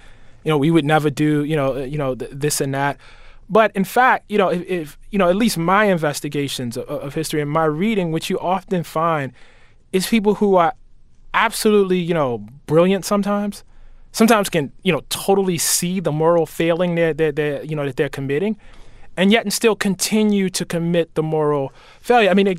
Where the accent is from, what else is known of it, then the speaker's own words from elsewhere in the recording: Baltimore, Maryland, United States; in the 1980s, when I'm growing up in Baltimore, you know, we didn't really have people like that.